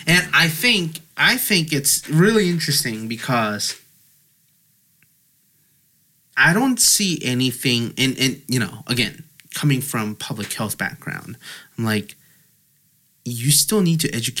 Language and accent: English; South Korea; English is a second language; when I was growing up in Korean elementary school system, principal would always say, brush your teeth.